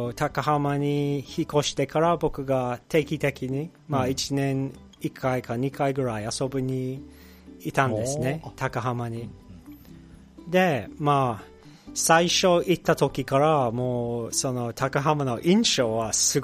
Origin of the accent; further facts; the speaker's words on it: United Kingdom; Japanese is a second language; moved away as an adult; now in Japan; そうです、そうですね、もともとイギリス出身ですね。